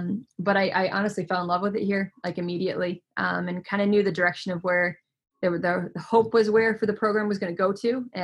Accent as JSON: {"language": "English", "country": "Canada", "tie": "born or raised there", "said": "So I grew up in Canada. So I played in my career in Canada."}